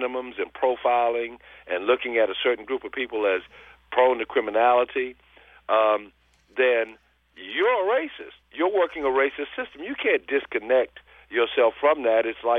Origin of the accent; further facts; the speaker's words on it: the South, United States; how I view what I saw growing up in the South and traveling all across the country